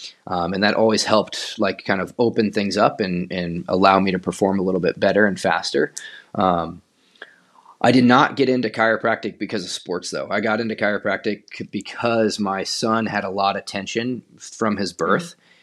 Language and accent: English; Midwest, United States; I grew up in the Midwest. I was an avid like track runner, cross-country runner, soccer, rugby, racquetball.